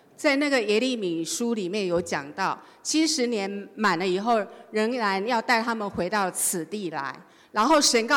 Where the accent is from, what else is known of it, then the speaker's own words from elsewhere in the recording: China; 就是真的像我们中国人说的一句话，人情世态炎凉，人情冷暖，我们心里自知。